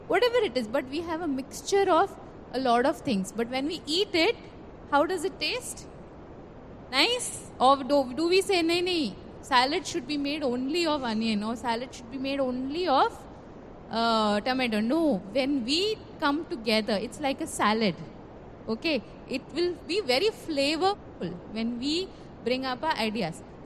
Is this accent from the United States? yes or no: no; Panvel, Maharashtra, India; Though we are from India, we are from Panvel